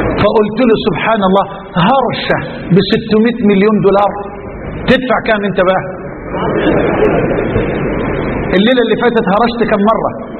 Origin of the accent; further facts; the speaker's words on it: Egypt; قصة رجل عندنا في مصر من الأغنياء